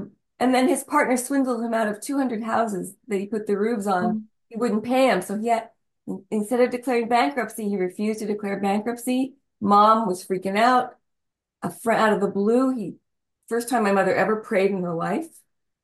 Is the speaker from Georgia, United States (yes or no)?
no; El Paso, Texas, United States; born there; also born or lived in Scarsdale; So we went there. I was born in El Paso.